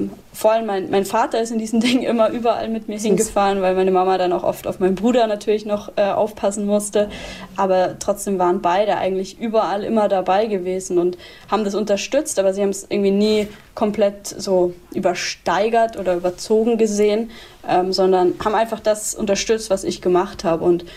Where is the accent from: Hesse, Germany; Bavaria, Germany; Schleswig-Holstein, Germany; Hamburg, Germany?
Bavaria, Germany; Würzburg; born there; in Würzburg, wo ich geboren bin, ob das dann in München war, ob es Freiburg ist, ob es jetzt in Köln ist